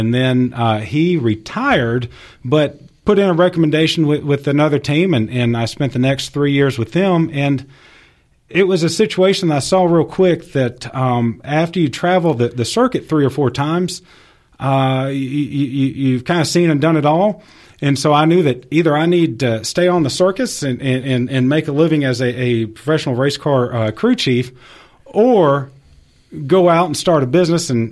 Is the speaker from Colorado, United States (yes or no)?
no; Texas, United States; there was a local music store where I grew up in East Texas that had a whole bunch of closeout used CDs